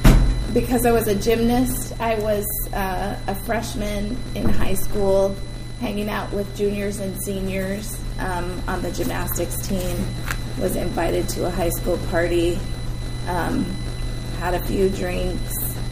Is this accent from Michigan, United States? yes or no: no; Whittier, California, United States; born there; I was actually born in Southern California. I was born in Whittier, California, just across the county line in LA County.